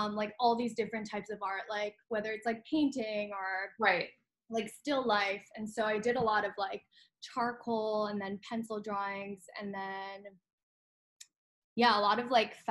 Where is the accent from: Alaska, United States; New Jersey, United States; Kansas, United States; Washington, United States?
New Jersey, United States; I grew up in Jersey.